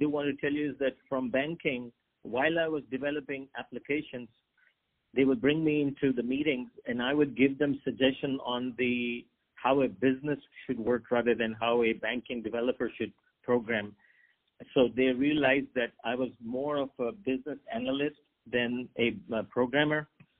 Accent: Pakistan; moved away; also born or lived in Hong Kong / China / Japan; And I'm from Pakistan. So Pakistan has a lot of doctors, as you may know. But I lived overseas.

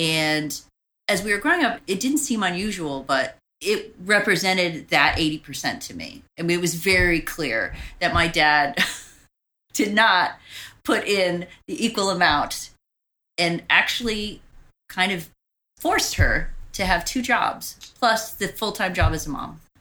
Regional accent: Pittsburg, California, United States; also born or lived in Walnut Creek; So I grew up initially in Pittsburgh, California, which is a large minority population, a lot of African-Americans, a lot of Filipinos, a lot of Mexicans. And then we moved to more affluent white city, Walnut Creek, California

